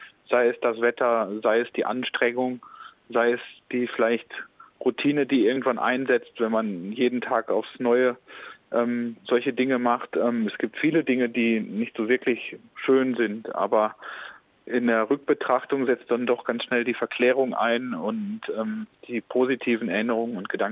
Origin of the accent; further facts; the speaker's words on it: Iserlohn, North Rhine-Westphalia, Germany; Ich komme ursprünglich aus Iserlohn. Das ist so zwischen Sauerland und dem Ruhrgebiet.